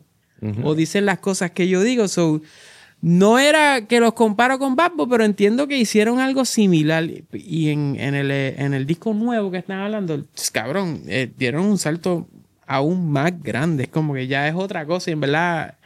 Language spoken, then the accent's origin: Spanish; Puerto Rico; porque hablan como yo, como un puertorriqueño.